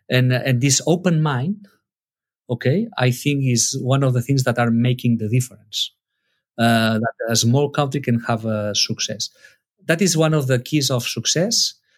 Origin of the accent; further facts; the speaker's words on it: Barcelona, Catalonia, Spain; first, I was a man from Barcelona who was trying to put my ideas in another country.